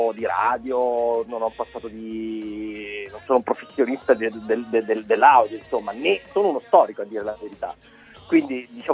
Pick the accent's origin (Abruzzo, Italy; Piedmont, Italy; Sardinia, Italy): Abruzzo, Italy; Pescara; moved away; Centro Italica, diciamo, sono abruzzese.